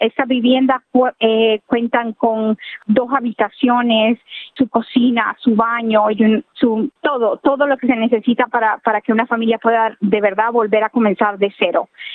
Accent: Honduras; now in Australia; nosotros como hondureños nos hemos unido para poder hacer esta recolecta

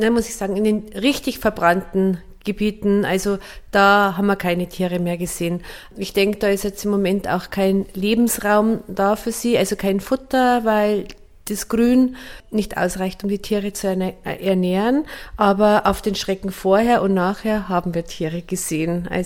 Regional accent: Simbach am Inn, Bavaria, Germany; in Simbach am Inn, also meiner Heimatstadt, eine große Überschwemmung, eine Flutkatastrophe hatten.

